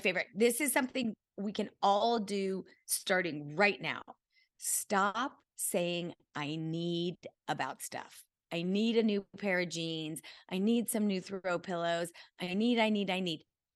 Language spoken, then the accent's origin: English; California, United States; now in Los Angeles, United States; I'm from California and I grew up in Central California.